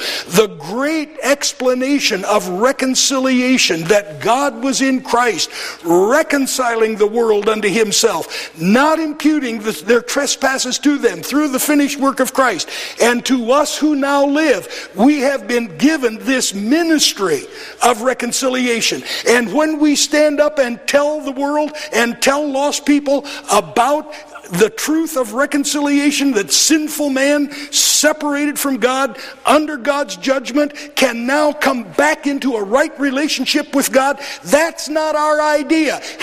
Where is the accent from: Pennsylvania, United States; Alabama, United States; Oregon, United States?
Alabama, United States; Huntsville; If I'm away from Huntsville, and someone asks me, did ask me before 2009, "Where are you from?" We said, "From the Decatur, Huntsville, Alabama area."